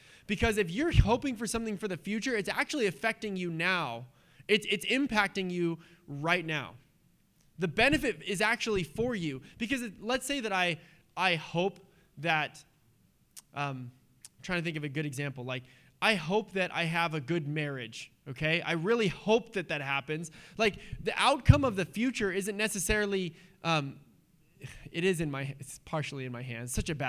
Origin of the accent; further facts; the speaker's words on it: United States; Just being American right now is like so frustrating.